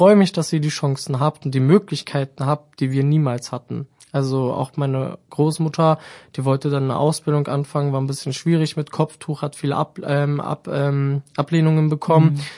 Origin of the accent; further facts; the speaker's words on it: Braunschweig, Lower Saxony, Germany; also born or lived in Wolfenbüttel; bin kein gebürtiger Braunschweiger. In meinem Lebenslauf liest sich das auch echt blöd, weil ich bin Braunschweiger durch und durch. Aber ich sage immer, ab dem dritten Lebenstag hat es mich dann nach Braunschweig verschleppt und seitdem bin ich auch hier.